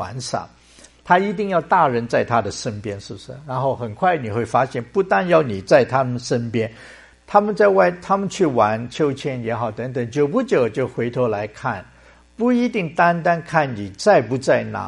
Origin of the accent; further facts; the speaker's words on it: Hong Kong; 因为我在香港长大的，所以就比较经常听见过新年的话一定要穿新的衣服